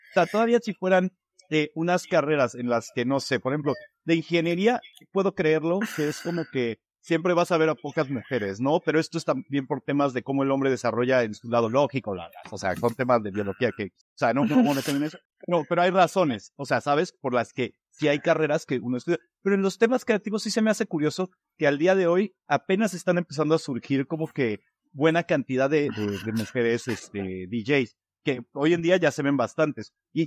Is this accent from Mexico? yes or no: yes; Puebla, Mexico; O sea, por ejemplo, yo soy de Puebla y sé que en Puebla no hay nada.